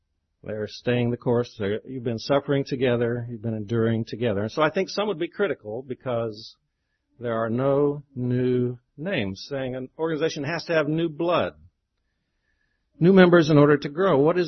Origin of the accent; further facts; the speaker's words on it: Columbia, Missouri, United States; So I come from Columbia, Missouri.